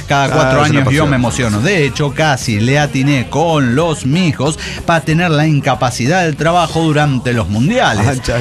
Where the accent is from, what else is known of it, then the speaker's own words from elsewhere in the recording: Uruguay; Soy uruguayo, tengo el mate, pero al alcance